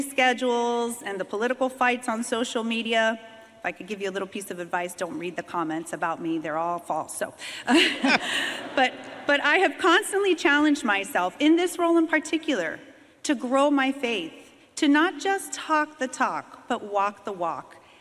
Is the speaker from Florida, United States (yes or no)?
yes; Miami, Florida, United States; I was born and raised in Miami, the youngest of three daughters. I had two wonderful, hardworking parents that came to this country in 1961, fleeing communist regime in Cuba.